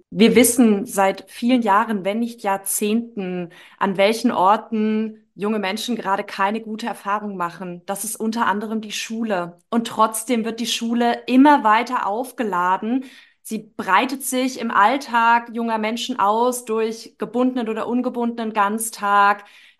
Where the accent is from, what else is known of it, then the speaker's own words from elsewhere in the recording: Baden-Württemberg, Germany; Ich komme aus dem Südwesten, wie einige wissen, die den Podcast hören, aus dem Schwarzwald, aus einer Region, ich glaube, mit 3% Arbeitslosenquote.